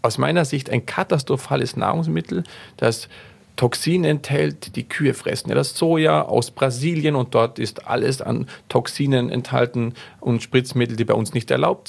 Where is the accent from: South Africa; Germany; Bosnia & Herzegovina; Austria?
Austria; Es gibt zum Beispiel bei uns in Österreich, weiß ich, in Wien gibt es eine Milchbank.